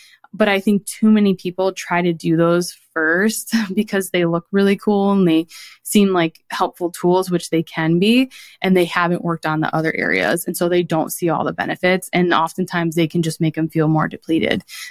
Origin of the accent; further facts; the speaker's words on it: Connecticut, United States; or like I'm from Connecticut. And so obviously like it gets really cold in the winter.